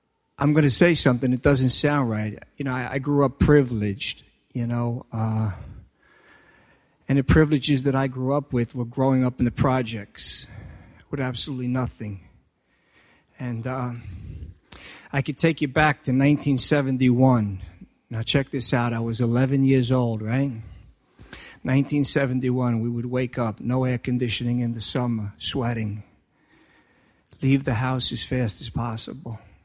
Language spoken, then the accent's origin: English; Woodside, New York, United States; I grew up in Woodside, Queens.